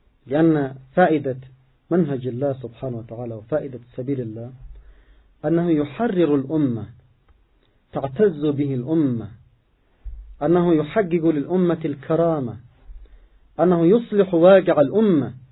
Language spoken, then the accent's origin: Arabic; Yemen; يتحدثون معهم في كل القضايا التي تعنينا نحن كيمنيين